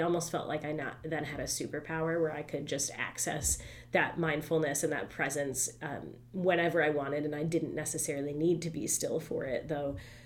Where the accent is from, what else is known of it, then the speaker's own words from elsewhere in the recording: Rochester, New York, United States; I grew up in Rochester, New York, so she was a member of the Rochester Zen Center, and they would go to meditate.